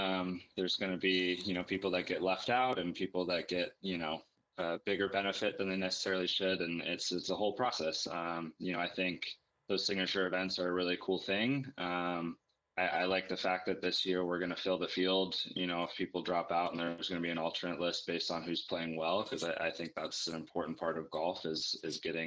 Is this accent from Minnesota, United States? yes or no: no; Colorado, United States; I'm a big Broncos fan. I'm from Colorado.